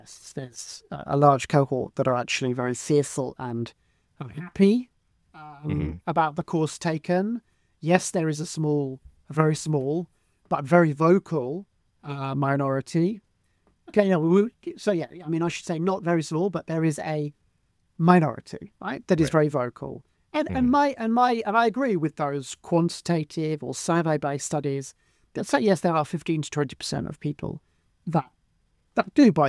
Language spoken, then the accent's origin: English; United Kingdom; But let me just say that as a British person, I interact with people who I would say are very, very progressive on all issues